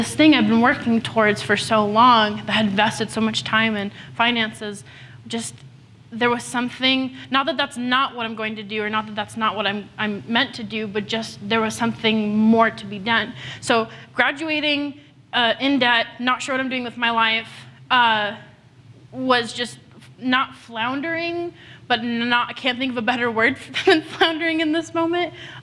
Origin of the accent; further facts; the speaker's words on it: Carlsbad, California, United States; I am originally from San Diego, specifically Carlsbad, California. I was born and raised there, went to school at Point Loma to study music ministry